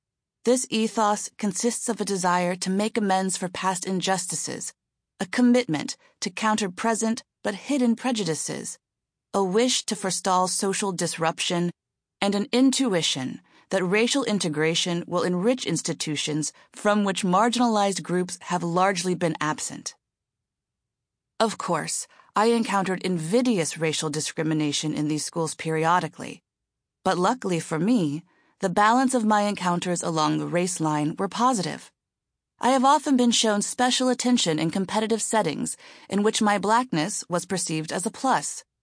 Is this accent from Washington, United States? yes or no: no; Washington, District of Columbia, United States; I was born in Columbia in 1954, the year the Supreme Court invalidated racial segregation in public schools. I visited frequently, but did not live there.